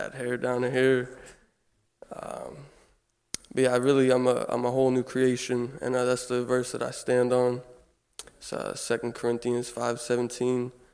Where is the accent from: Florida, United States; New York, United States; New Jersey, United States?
New Jersey, United States; I'm 19 years old, and I come from Ocean County.